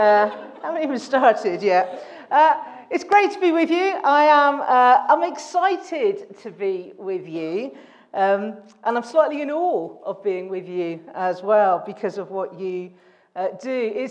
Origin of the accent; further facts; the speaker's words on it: Bristol, South West England, United Kingdom; accent: Bristolian; I am a girl from Bristol, which is the West Country in England, and I have R's.